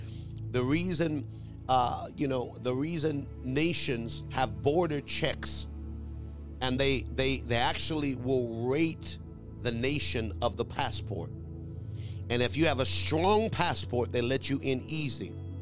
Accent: United States; born there; Now, again, culturally, my background is Mexican, though I was born in America.

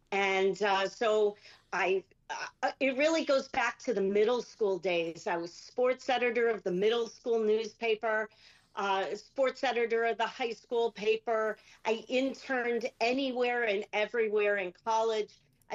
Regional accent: Detroit, Michigan, United States; And then growing up in Detroit, hockey is just in your blood.

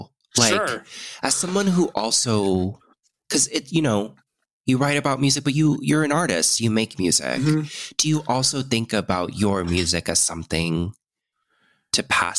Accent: United States; Cause I grew up in the States, and why would I be interested in music from Korea is kind of what they thought.

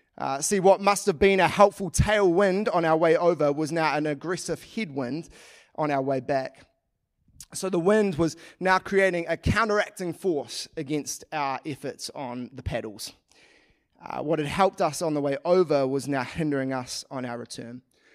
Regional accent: New Zealand; But of course, being Kiwi boys, we had far too much pride for that, so we carried on.

